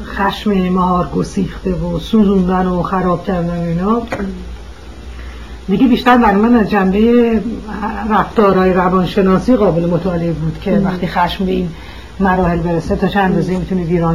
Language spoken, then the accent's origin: Persian; Iran; moved away as an adult; من حکومت بازرگان بود که از ایران اومدم بیرون.